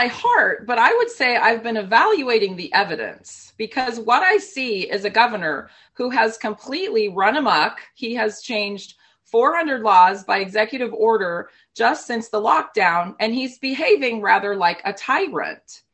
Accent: California, United States; moved away as an adult; And I grew up on the West Coast, so there was a little bit of a kind of a fixation on California

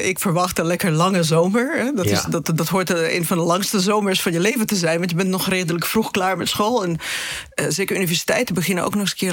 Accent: Belgium; moved away as an adult; now in Netherlands; ik kom uit België, dus ik ben geen vluchteling. Ik ben gewoon een student-migrant, zeg maar.

